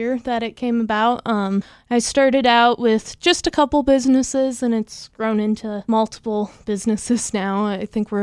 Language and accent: English; Chillicothe, United States; Chillicothe Town Theater, which is my hometown, is doing a special